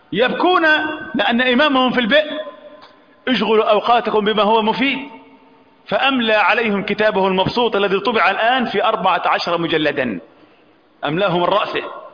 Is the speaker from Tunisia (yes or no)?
no; Egypt; ولكن عندنا في مصر الله به عليم